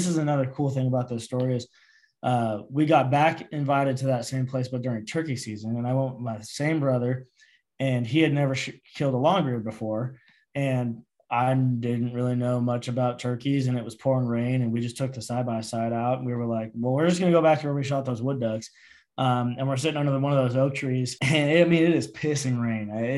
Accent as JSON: {"language": "English", "region": "California", "country": "United States", "tie": "born or raised there", "said": "There's a local lake in my hometown called Pina Dobe. That was the same place I would always ride my bike out. You know, so I every time I go visit back home in California"}